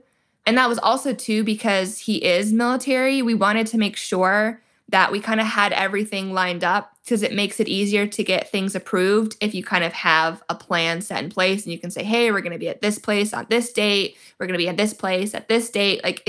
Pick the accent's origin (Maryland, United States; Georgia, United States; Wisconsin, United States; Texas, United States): Georgia, United States; And we were getting married in my home state of Georgia.